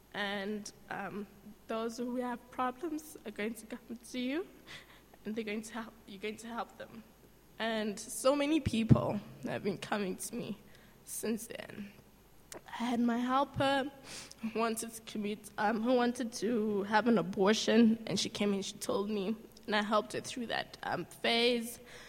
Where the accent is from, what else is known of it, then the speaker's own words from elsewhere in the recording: Zimbabwe; now in Cape Town, South Africa; Like, I moved from Zim to Cape Town in 2009. And then I got there. And, you know, before I left Zim, I was this very confident person.